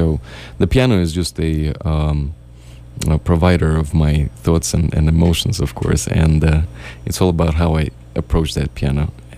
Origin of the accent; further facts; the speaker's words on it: Saint Petersburg, Russia; that recording was made and produced in St. Petersburg, in my hometown in Russia.